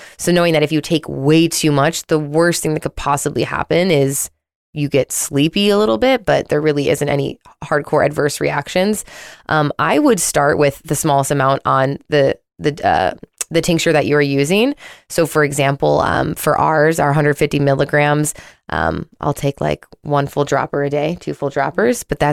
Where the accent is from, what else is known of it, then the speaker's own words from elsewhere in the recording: Chicago, Illinois, United States; I'm from Chicago, I'm from the Midwest.